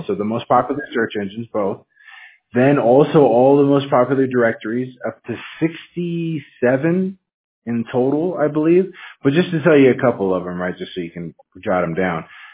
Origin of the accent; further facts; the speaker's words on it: Washington, United States; Yeah, I'm from Washington State, man. It's cold there, so I'm not used to the heat.